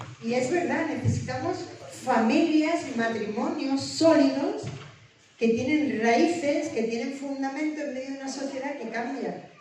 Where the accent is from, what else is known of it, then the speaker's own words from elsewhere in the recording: Puente Genil, Andalusia, Spain; yo soy de Córdoba, será de la vieja Andalucía, entonces. Bueno, en realidad sí, de Córdoba, pero de un pueblo, soy de Puente Genil, el pueblo de la carne membrillo.